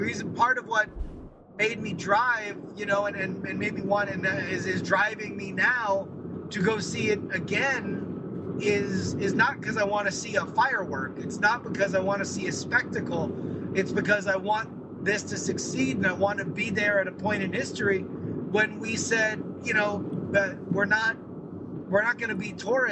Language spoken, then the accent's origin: English; Florida, United States; I've never seen, despite growing up in Florida, I've never seen a launch of any kind.